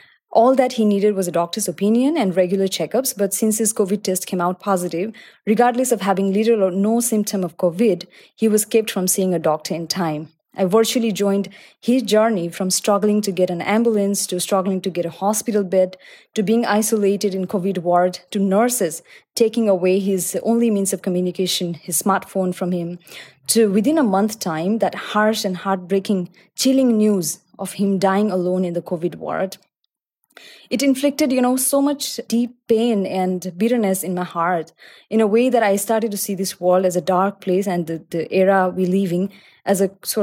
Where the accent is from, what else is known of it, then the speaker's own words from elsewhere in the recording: Nepal; now in Dubai, United Arab Emirates; I am definitely loving it here in Dubai as well. However, a part of me is there back in Nepal, back in my home country.